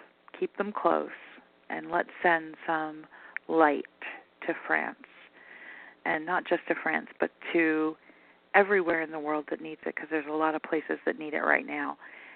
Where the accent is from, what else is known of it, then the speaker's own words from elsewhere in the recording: Delaware, United States; moved away as an adult; because I am headed from South Florida back home to Delaware after 23 years.